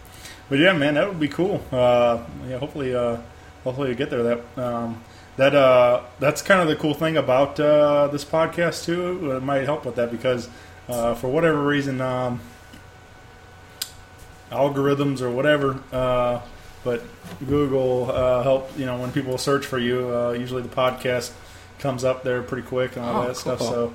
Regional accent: Wentzville, Missouri, United States; I born and raised in Wentzville area. I've been out there. I'm like my home now is probably, you know, 2 miles from the the house I grew up in.

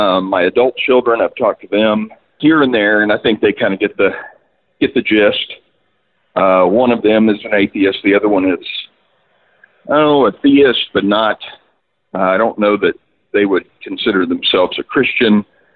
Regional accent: Broken Arrow, Oklahoma, United States; now in Memphis, United States; First, I want to say I grew up in Tulsa, Broken Arrow. So, you know, it's interesting to hear you talk about stuff from there. I've been away from there for about 20 years. I live in Memphis now

